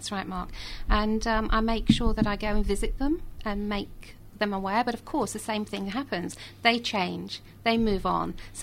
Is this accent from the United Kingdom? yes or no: yes; Buxton, East Midlands, United Kingdom; moved away as an adult; So I haven't actually been based back in my hometown of Buxton in Derbyshire for many, many years.